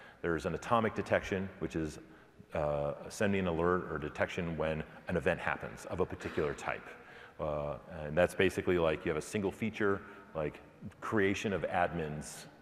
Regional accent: Seattle, Washington, United States; I'm from Seattle, and we have Seattle Seahawks.

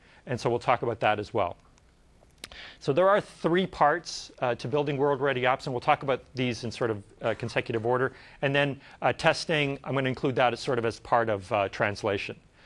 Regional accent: Canada; I, for instance, speak English as my primary language, but I also speak French because I grew up in Canada, and I also speak Italian because my parents were Italian.

